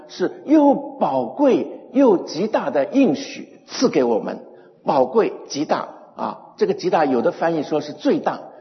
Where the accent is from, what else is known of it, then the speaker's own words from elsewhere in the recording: China; 我们中国人很多的家庭啊，这个儿女长大了